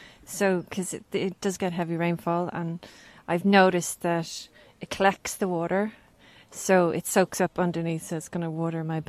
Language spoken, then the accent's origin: English; Balbriggan, Leinster, Ireland; since I'm from Balbriggan, it takes me 15 minutes to cycle here